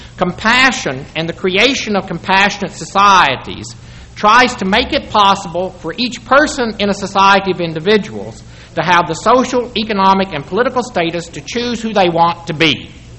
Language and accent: English; Texas, United States; I'm fortunate because I'm a Texan. I knew I had no choice, and it worked out fine.